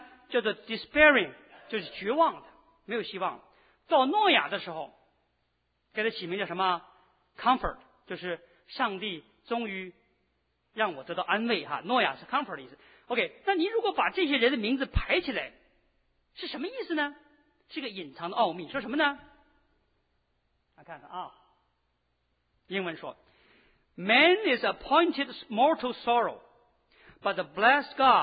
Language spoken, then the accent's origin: Chinese; China; 我们大陆哈，我是大陆人，所以比较大了解大陆。